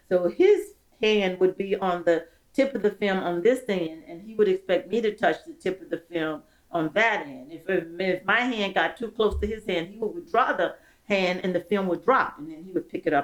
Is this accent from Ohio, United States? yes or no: no; Philadelphia, Pennsylvania, United States; But the bottom line is he owned up that I was from Philadelphia and he had this broad grin on his face